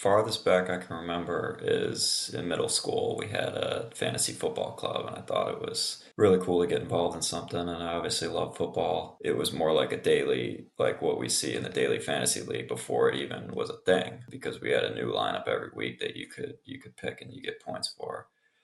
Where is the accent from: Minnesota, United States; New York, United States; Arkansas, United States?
New York, United States; Buffalo; now in Philadelphia, United States; and I grew up in Buffalo, New York, but I'm now in Philadelphia, PA